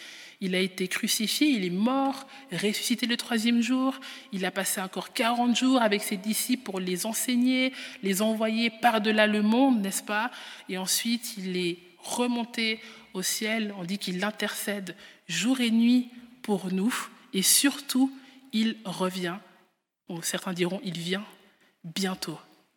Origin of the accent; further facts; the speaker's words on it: Geneva, Switzerland; J'ai grandi à l'Armée du Salut à Genève, je suis née, j'ai grandi à Genève.